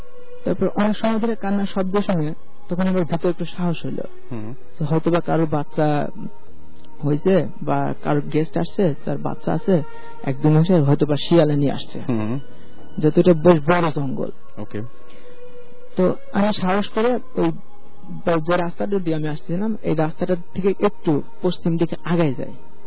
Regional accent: Kumarkhali, Khulna Division, Bangladesh; আমার বাড়ি কুষ্টিয়া কুমারখালীতে

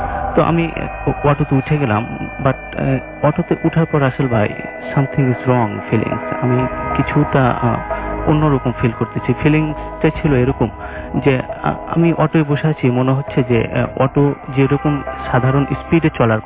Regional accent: Chapainawabganj, Rajshahi Division, Bangladesh; now in Dhaka, Bangladesh; আমার home district Chapainawabganj যেটাকে বলে, আমার হোম ডিস্ট্রিক্ট চাঁপাইনবাবগঞ্জ।

